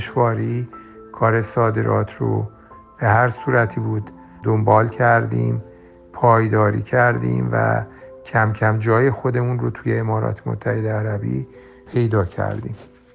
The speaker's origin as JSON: {"language": "Persian", "country": "Iran", "said": "گفت از کجا اومدی؟ من با افتخار کردم از ایران اومدم"}